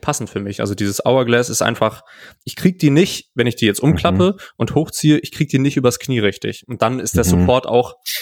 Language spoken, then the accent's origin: German; Greifswald, Mecklenburg-Vorpommern, Germany; vor allem weil das so weit weg ist, auch von da, wo ich herkomme, von Greifswald her immer wieder alles schön weit weg